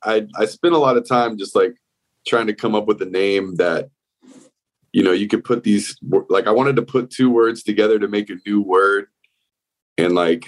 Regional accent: Florida, United States; yeah, I moved here in 1998. From okay. South Florida. I grew up in South Florida.

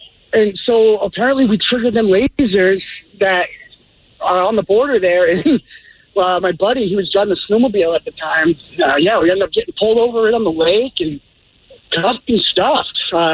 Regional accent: Vermont, United States; So, I'm from Vermont myself.

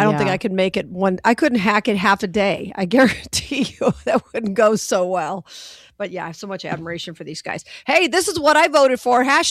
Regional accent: Las Vegas, Nevada, United States; my hometown, Vegas.

